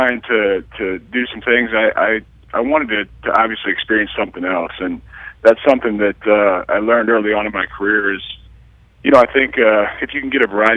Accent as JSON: {"language": "English", "town": "Galesburg", "region": "Illinois", "country": "United States", "tie": "born or raised there", "said": "growing up in Galesburg"}